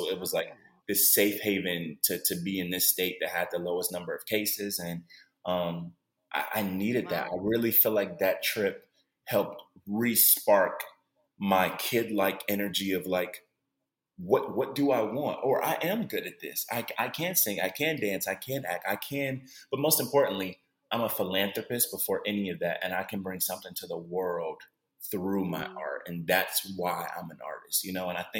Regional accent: Cleveland, Ohio, United States; I'm actually I'm born and raised in Cleveland, Ohio.

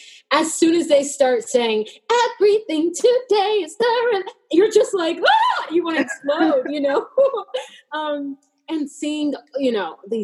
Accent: Texas, United States; I'm from Texas.

